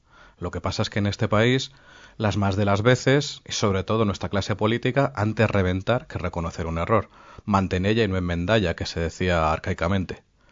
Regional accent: Spain; es aquella izquierda que como español y no tan lejano de ellos, me da vergüenza

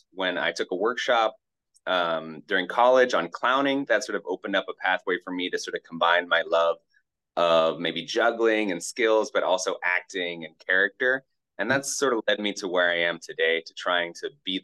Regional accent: Maine, United States; And he's from my home state of Maine.

